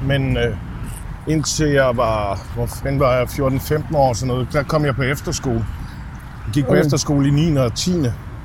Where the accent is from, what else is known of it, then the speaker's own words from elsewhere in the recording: Central Denmark Region, Denmark; born there; Jeg er født i en lille by nord for Aarhus.